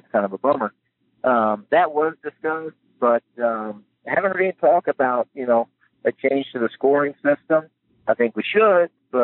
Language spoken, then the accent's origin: English; Tennessee, United States; also born or lived in Oklahoma; Where I grew up in Tennessee, everything is Coke.